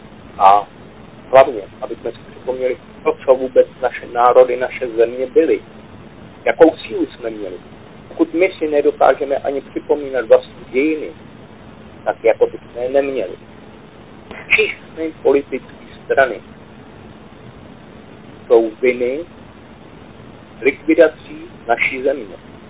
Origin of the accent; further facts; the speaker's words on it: Moravia, Czechia; já jako Moravák tam prostě jdu